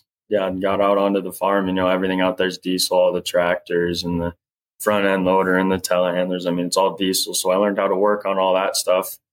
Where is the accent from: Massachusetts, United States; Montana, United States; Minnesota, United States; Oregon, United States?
Montana, United States; Miles City; I'm from a small town in Montana. It's called Miles City. Grew up wrenching on the cars with dad and grandpa